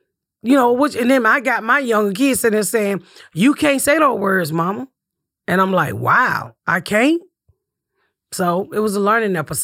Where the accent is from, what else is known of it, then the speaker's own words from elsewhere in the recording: Atlanta, Georgia, United States; But I guess it was a Southern thing because I'm born and raised in Atlanta.